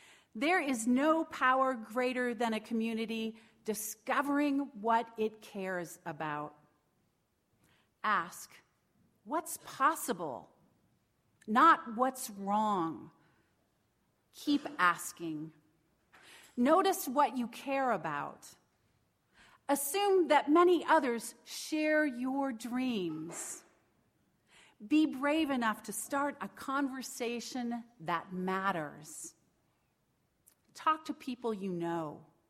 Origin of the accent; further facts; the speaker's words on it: Oregon, United States; Some of you know I grew up in Southern Oregon